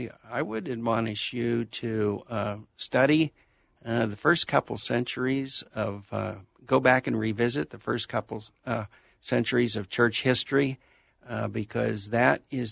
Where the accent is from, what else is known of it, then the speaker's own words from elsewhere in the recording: the South, United States; also born or lived in Georgia / Tennessee / North Carolina; So until I was 15 years old, I'm a native of the South.